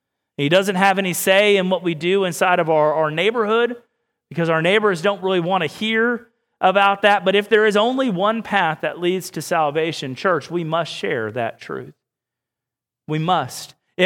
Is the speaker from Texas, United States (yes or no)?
yes; Houston, Texas, United States; I grew up in Houston